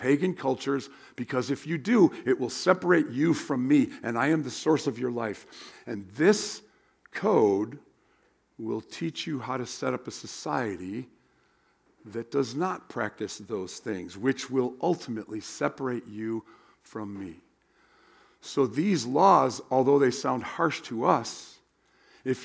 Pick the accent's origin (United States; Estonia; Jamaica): United States; I'm from the United States. We don't do that.